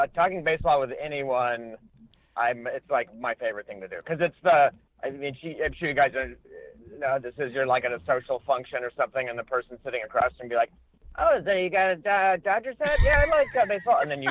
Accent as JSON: {"language": "English", "town": "Denver", "region": "Colorado", "country": "United States", "tie": "born or raised there", "said": "I was born and raised in Denver. I've lived a few other places, but mostly Denver."}